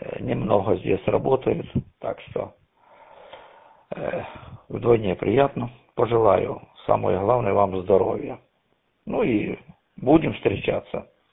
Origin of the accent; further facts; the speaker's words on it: Sviatohirsk, Donetsk Oblast, Ukraine; я сам родом с Донецкой области. Район Святогорска. Славяногорска бывшего, в Краматорске учился